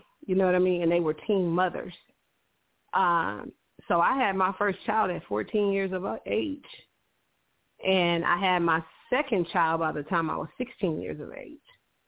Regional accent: Watts, California, United States; we talk about the memories of growing up in Watts together.

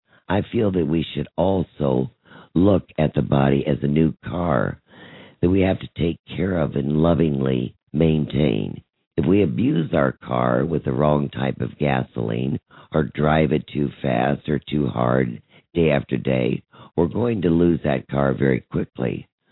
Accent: Kansas City, Missouri, United States; I went back to my hometown of Kansas City, Missouri, to see him.

